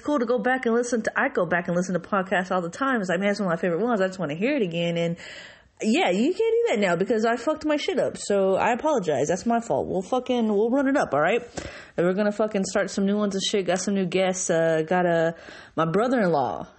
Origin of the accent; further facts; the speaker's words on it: Texas, United States; because that's my state. That's where I'm from. I'm from Texas, like born and raised, y'all.